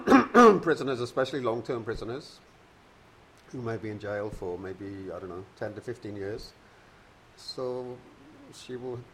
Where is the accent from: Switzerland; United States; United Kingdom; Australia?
United Kingdom; I'm British. I'm sort of from Scottish ancestry.